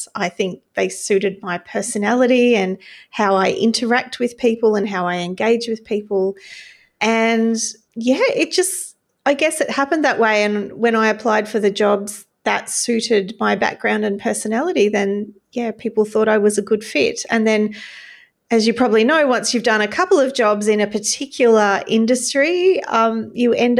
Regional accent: Australia; growing up in Australia, and there's probably a few other countries where the tall poppy syndrome exists, certainly not the US. But growing up in Australia, Australia's a very, I guess, equal society, and there's a real sense of fairness in Australia.

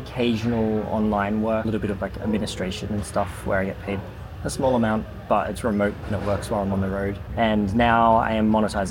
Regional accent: Australia; Before I'd even left my hometown in Australia, I had my globe, I had my map

